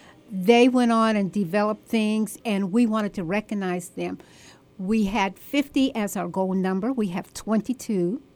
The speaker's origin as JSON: {"language": "English", "town": "Pittsburgh", "region": "Pennsylvania", "country": "United States", "moved": "as an adult", "lives_now": "Augusta, United States", "said": "Well, as I shared with you, I am from Pittsburgh, Pennsylvania. Really a little city outside of Pittsburgh, about 40 minutes outside of Pittsburgh, but all my adult life I spent in Pittsburgh."}